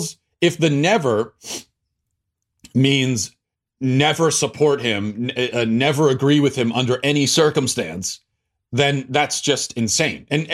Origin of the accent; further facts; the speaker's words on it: United States; I do think that this is actually kind of the right way of going about it as an American.